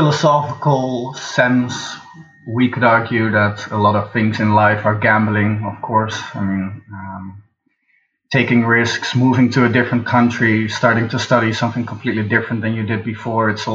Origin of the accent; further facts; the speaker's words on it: Netherlands; I am from the Netherlands. And, well, I mean, as a Dutch guy, let's generalize